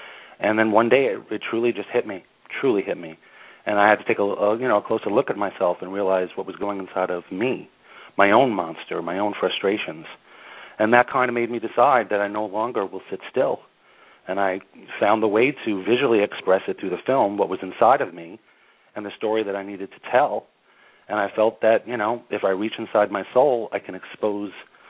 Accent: New York City, New York, United States; We were all born and raised in Queens, New York

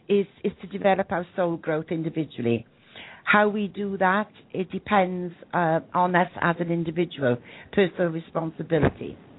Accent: Wales, United Kingdom; accent: broad Welsh; Well, I hope my accent's not getting in the way of any interpretation here. As you guessed, it's a broad Welsh accent, isn't it? Very proud of my heritage.

